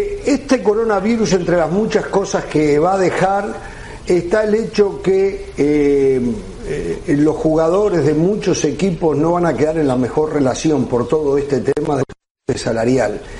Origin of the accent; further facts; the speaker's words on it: El Salvador; now in Bryan, United States; de Bryan, Texas.